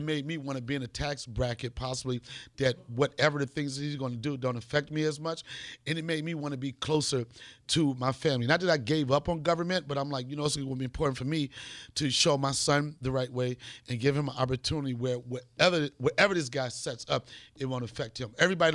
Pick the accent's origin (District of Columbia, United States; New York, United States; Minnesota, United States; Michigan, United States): District of Columbia, United States; Washington; also born or lived in Alexandria, Virginia; I want to say Washington, D.C. by way of Alexandria, Virginia